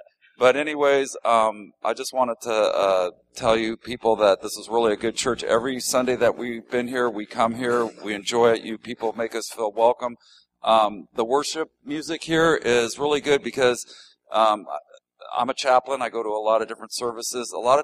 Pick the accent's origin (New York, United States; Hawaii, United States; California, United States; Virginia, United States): California, United States; Los Angeles; now in Stockton, United States; I'm from Los Angeles, and I'm building the Stockton Courthouse with Maddie, and when we came here in September